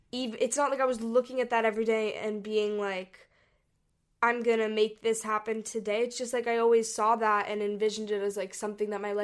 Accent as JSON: {"language": "English", "country": "Hong Kong", "tie": "born or raised there"}